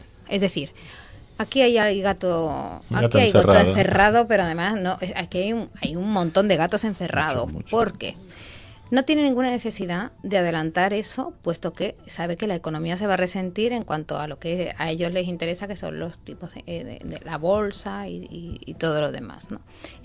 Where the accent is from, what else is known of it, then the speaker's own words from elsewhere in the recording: Spain; born there; Nosotros sí somos españoles, porque hemos nacido todos en España